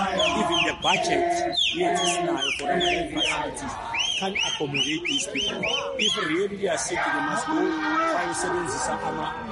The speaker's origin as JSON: {"language": "English", "country": "South Africa", "said": "I'm a South African, so I'm going to call it."}